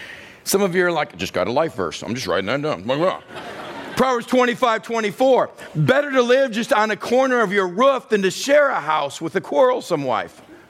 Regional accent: Texas, United States; I'm Texan. I pick Texan because I'm Texan.

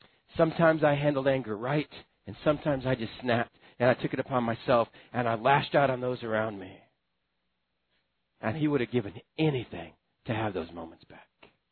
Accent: Texas, United States; I'm Texan. Where we come from. Maybe an ethnicity. That's just the way my people are.

